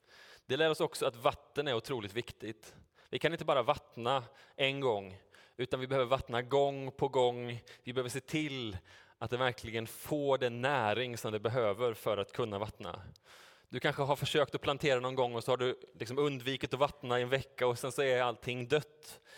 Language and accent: Swedish; Uddevalla, Västra Götaland County, Sweden; Jag har gjort det hemma där jag bodde när jag var liten på Sunningen i Uddevalla.